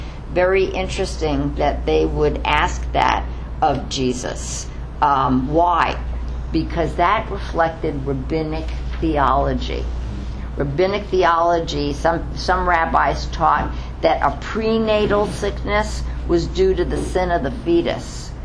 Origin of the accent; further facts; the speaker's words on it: New York City, New York, United States; Now, I'm not from the farm. I'm not from, you know, any place where we grew things. I'm from New York City.